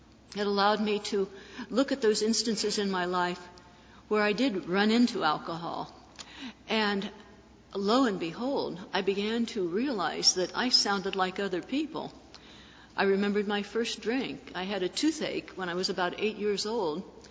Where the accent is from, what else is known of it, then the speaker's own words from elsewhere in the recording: Ohio, United States; I talked about growing up in Ohio and experiencing a lot of unhappiness there, a lot of injustice.